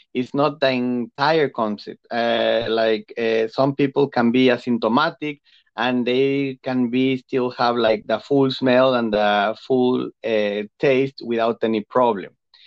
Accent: Mexico; English is a second language; now in United States; I am originally from Mexico, but I like that here in the US

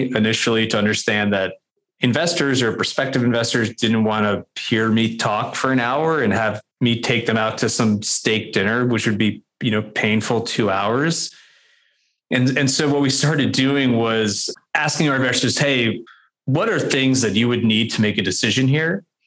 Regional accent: New York, United States; moved away as an adult; now in Nashville, United States; So I'm from New York originally, met my wife in college in Connecticut. We did the Northeast thing for a little bit. I went to law school in Boston, moved to Nashville 15 years ago now.

